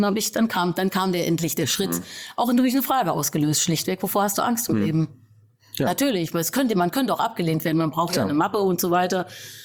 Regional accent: Eiterfeld, Hesse, Germany; born there; Ich bin im Landkreis Fulda geboren, der früher sogar noch Landkreis Hünfeld war. Ja. Also in einem kleinen Ort bei Eiterfeld, der heißt Detloff-Roth. Mhm. Dort bin ich geboren worden.

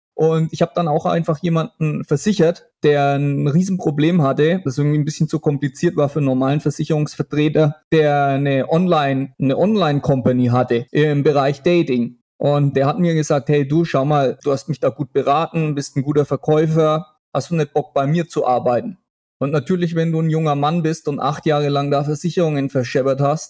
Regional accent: Germany; now in Romania; ich bin 42 Jahre alt, bin Deutscher, aber lebe in Rumänien

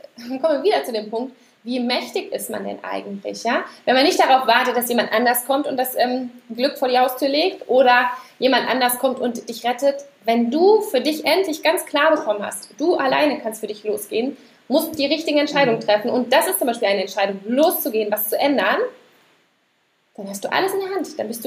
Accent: North Rhine-Westphalia, Germany; also ich bin in NRW groß geworden

